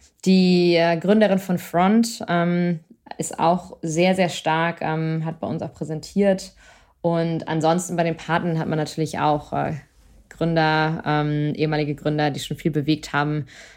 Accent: Schleswig-Holstein, Germany; also born or lived in Hamburg; now in Lisbon, Portugal; in den romanischen Sprachen, dann Englisch, Deutsch und ich bin ja an der Grenze zu Dänemark aufgewachsen.

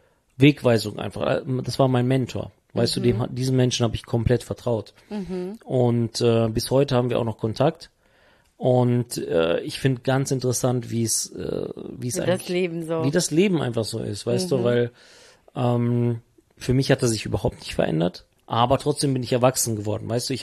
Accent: Paderborn, North Rhine-Westphalia, Germany; wir sind aus Paderborn.

